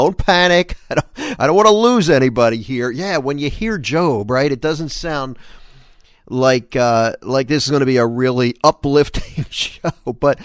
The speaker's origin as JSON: {"language": "English", "town": "Philadelphia", "region": "Pennsylvania", "country": "United States", "tie": "born or raised there", "said": "growing up in Philadelphia and living in the Philadelphia area right now, I live in New Jersey, but right over the bridge from Philly, I'm a Philly sports fan."}